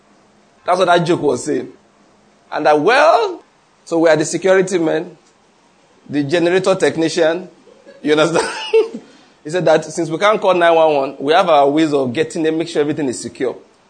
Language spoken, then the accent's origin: English; Nigeria; I'm a Nigerian father. I can tell you this one.